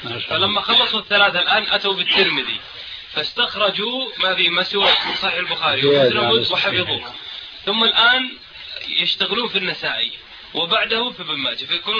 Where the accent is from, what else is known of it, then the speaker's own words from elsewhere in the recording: Buraidah, Al-Qassim, Saudi Arabia; انا حضرت مجموعة من الاخوان في القصيم عندنا في بريده